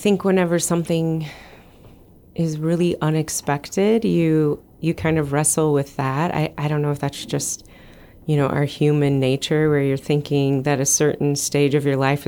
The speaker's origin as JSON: {"language": "English", "town": "Kansas City", "region": "Missouri", "country": "United States", "moved": "as an adult", "said": "We're originally from Kansas City, Missouri. And so it's a three-hour drive just to go down and see, you know, your mom. And we've been overseas for a long time."}